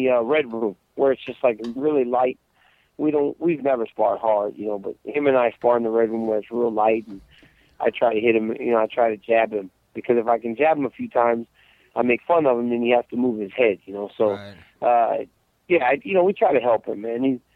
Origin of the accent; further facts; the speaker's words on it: United States; we, you know, we're American, man. We make some pretty inappropriate jokes, and they don't do that in Russia.